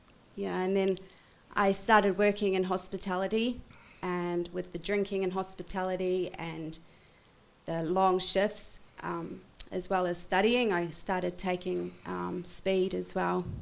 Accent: Christchurch, Canterbury, New Zealand; Well, I'm from Christchurch, and I had a pretty cool upbringing.

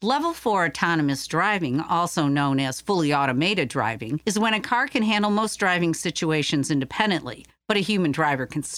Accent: Michigan, United States; In my home state of Michigan

